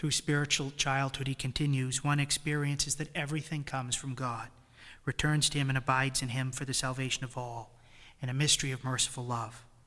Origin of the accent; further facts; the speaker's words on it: New England, United States; accent: New England; Sorry, with my New England accent, you probably didn't understand what I was saying.